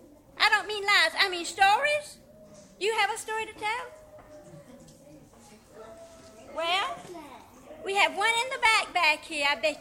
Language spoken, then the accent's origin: English; Jacksonville, United States; Well, I'm from Jacksonville, too.